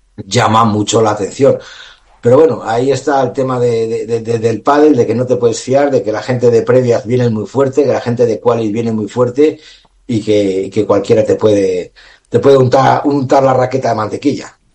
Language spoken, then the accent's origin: Spanish; Spain; Pues ahí, como español, me alegro que les esté costando acostumbrarse